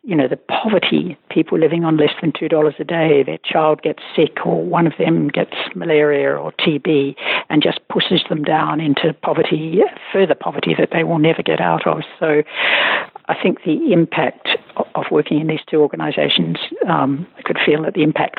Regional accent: Australia; I don't consider myself particularly nationalistic, but I've always been very proud of being Australian.

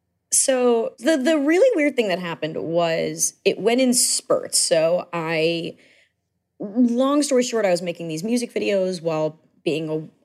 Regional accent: Manhattan Beach, California, United States; I did. I grew up in Manhattan Beach.

